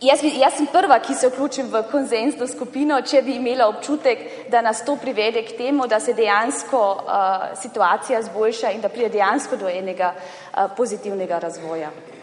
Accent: Carinthia, Austria; s tem, da se jaz deklariram, da sem koroška Slovenka, sem padla iz procesa selekcije in me enostavno ne zaposlijo.

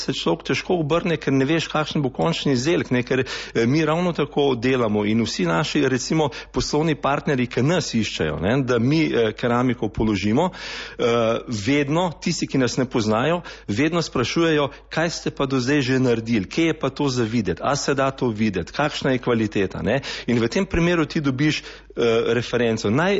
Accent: Ljubljana, Central Slovenia, Slovenia; Samo mi smo vsi živeli v Ljubljani, rojen sem tudi v Ljubljani, zdaj pa ta konc je zelo lep. Smo se pač odločili 7 let nazaj v Ljubljani stanovanje prodamo, tukaj zgradimo eno hiško in smo se vsi preselili sem.

